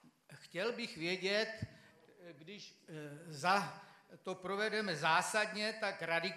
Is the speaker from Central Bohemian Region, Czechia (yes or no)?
yes; Nymburk, Central Bohemian Region, Czechia; jsem ze Zálabí, tady z Nymburka. Bydlím tady už strašně dlouho, jsem už takřka senior, takže o tom Nymburku něco vím.